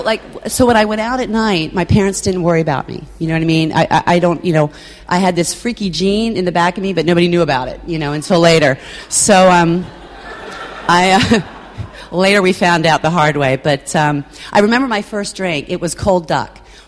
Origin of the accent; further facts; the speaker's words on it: East Berlin, Pennsylvania, United States; I grew up in East Berlin, Pennsylvania, which, you know, you need a magnifying glass to find that one on the map, but it's really lovely.